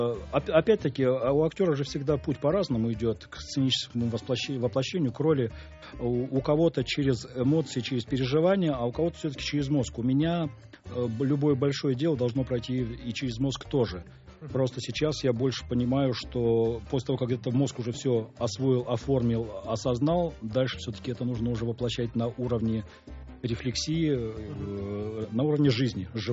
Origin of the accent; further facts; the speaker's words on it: Krasnoturyinsk, Sverdlovsk Oblast, Russia; also born or lived in Moscow; Я родом из Свердловской области, из маленького промышленного городка Краснотурьинска.